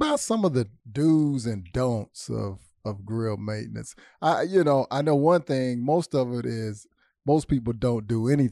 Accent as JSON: {"language": "English", "town": "Louisville", "region": "Kentucky", "country": "United States", "said": "I'm from Louisville. So, I'm from Louisville, Kentucky."}